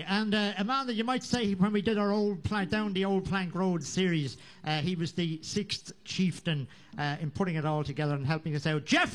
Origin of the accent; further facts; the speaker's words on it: Dublin, Leinster, Ireland; I come from Dublin, the best city in the world.